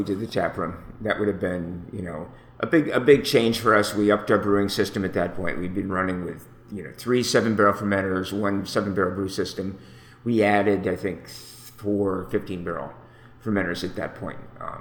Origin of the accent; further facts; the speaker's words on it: Pennsylvania, United States; now in Evanston, United States; I grew up in Pennsylvania, but I moved to Evanston for graduate school at Northwestern, which was like 35 years ago. And pretty much have been here ever since.